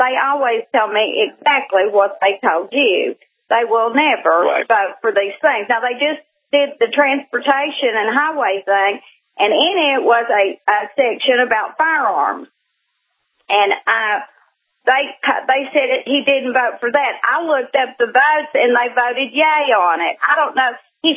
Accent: Tennessee, United States; I'm from Tennessee. I'm in Nashville right now

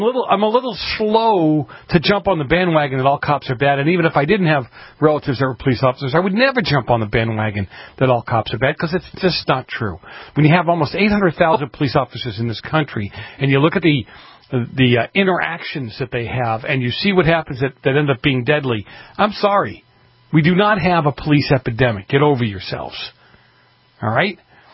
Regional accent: Boston, Massachusetts, United States; I grew up in Boston. I grew up in the inner city of Boston.

